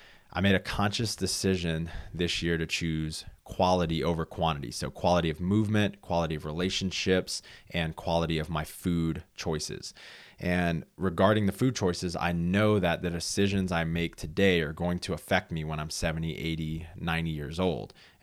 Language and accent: English; Louisiana, United States; And at the time, I grew up in Louisiana. I didn't even know a single vegetarian, much less consider it.